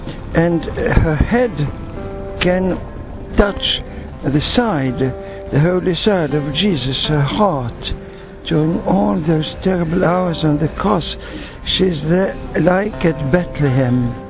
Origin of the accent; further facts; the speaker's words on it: France; also born or lived in Belgium; I'm from France and Belgium.